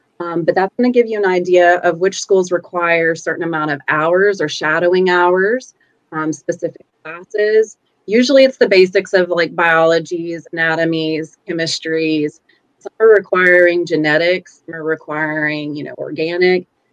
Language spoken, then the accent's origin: English; Knoxville, Tennessee, United States; which I'm from Knoxville, Tennessee.